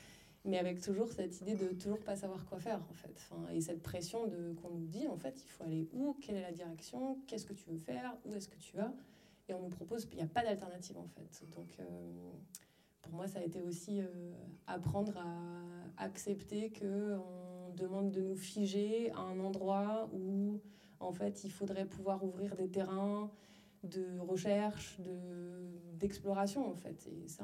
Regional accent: Pays de la Loire, France; J'ai grandi en Pays de la Loire, dans un petit village de 1500 habitants. Je viens d'une famille qui n'a rien à voir avec la création, mais vraiment rien. Mon père est transfuge de classe, donc il est issu d'une classe populaire.

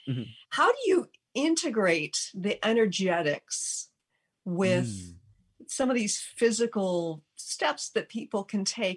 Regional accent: Texas, United States; I'm from Texas originally, so you know, it's like that southern food.

